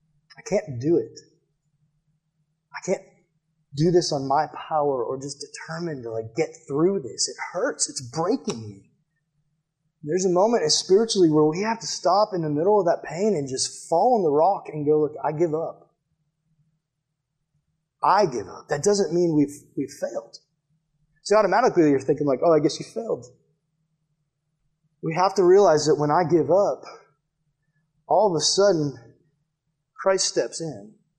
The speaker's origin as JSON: {"language": "English", "region": "Massachusetts", "country": "United States", "said": "I'm from Massachusetts, so New Hampshire's like way up high in the north, above Massachusetts."}